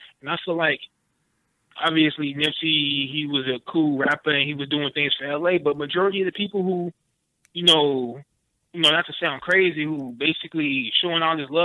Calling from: Chicago, Illinois, United States; I'm calling from Chicago.

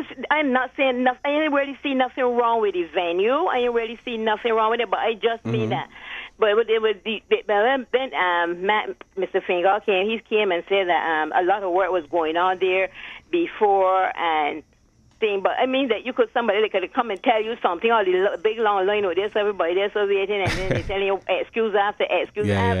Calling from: Christchurch, Canterbury, New Zealand; I'm calling from Christchurch.

